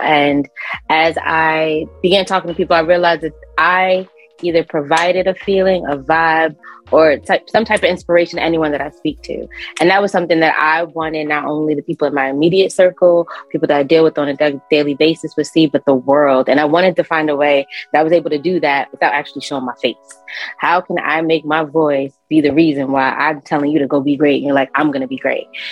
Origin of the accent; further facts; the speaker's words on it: New Jersey, United States; But I'm on the East Coast. I'm from Jersey.